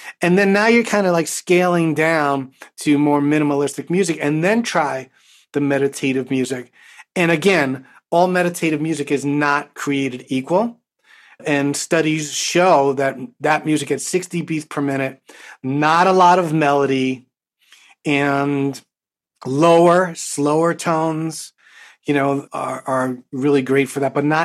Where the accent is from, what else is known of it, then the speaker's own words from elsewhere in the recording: Bronx, New York, United States; Way back when I started to do this, and I grew up in the Bronx